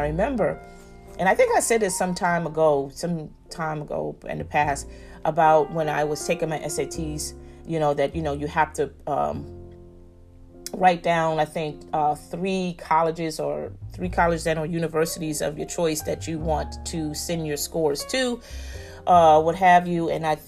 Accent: Newark, New Jersey, United States; because I'm originally from Newark, New Jersey. So Princeton is in New Jersey, of course.

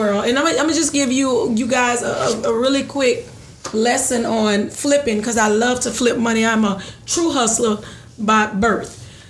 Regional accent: Houma, Louisiana, United States; accent: Louisiana; So I'm from a small town called Houma, Louisiana, right by New Orleans.

